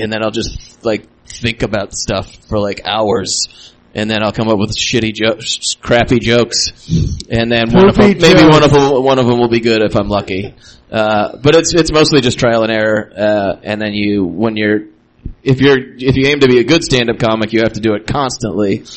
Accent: Yakima, Washington, United States; now in Seattle, United States; I'm from Yakima, Washington.

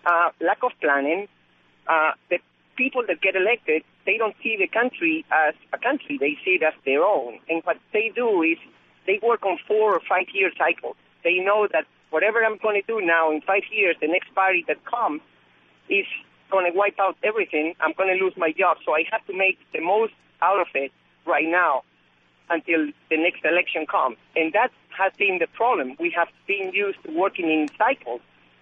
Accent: Venezuela; now in Worcester, United States; Hi, good evening. I am also from Venezuela. I have been living in the U.S. for almost 20 years now.

